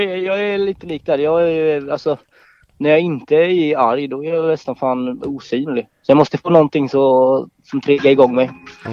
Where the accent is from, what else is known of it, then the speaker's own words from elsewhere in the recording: Falkenberg, Halland County, Sweden; jag är från Halland.